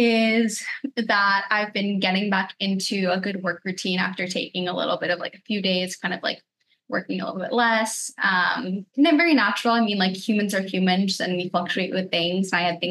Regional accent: Lawrenceville, New Jersey, United States; I grew up in New Jersey, in Lawrenceville, New Jersey.

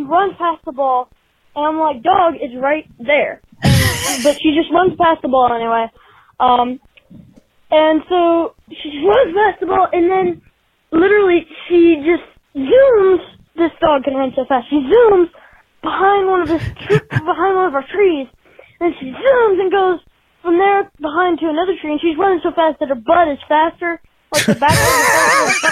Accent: Trenton, Ohio, United States; I'm from Ohio.

